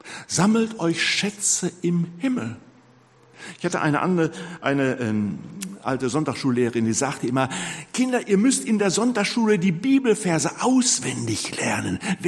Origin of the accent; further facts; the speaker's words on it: North Rhine-Westphalia, Germany; ich komme ja aus dem Ruhrgebiet, hatten wir kaum was zu essen